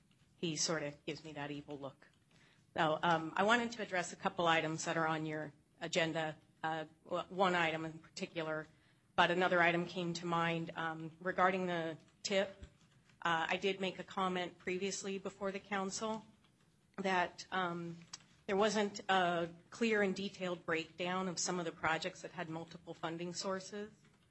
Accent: Black Diamond, Washington, United States; now in Bellevue, United States; I live in Bellevue, and I grew up in Washington, in Black Diamond, Washington.

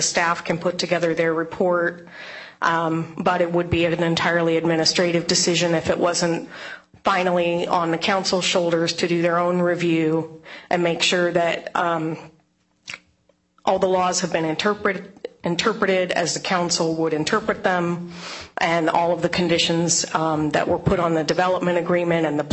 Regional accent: Black Diamond, Washington, United States; born or raised there; now in Bellevue, United States

